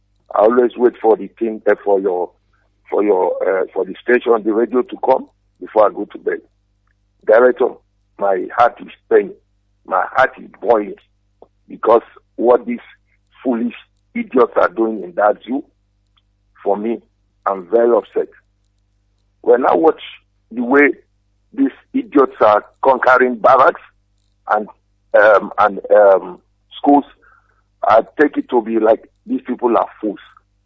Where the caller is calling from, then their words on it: Buffalo, New York, United States; I'm calling from Buffalo, America.